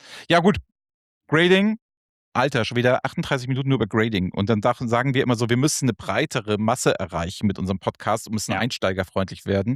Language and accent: German; Hamburg, Germany; wenn das nicht echt so ätzend gelegen wäre für mich jetzt als Hamburger